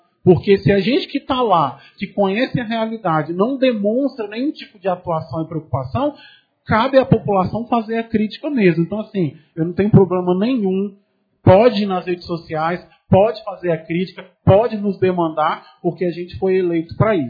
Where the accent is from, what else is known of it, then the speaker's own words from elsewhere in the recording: Santo Afonso, Mato Grosso, Brazil; moved away as an adult; Eu saí de Santo Afonso quando eu tinha 19 anos, hoje eu tenho 34, mas eu me sinto sim pertencente àquela comunidade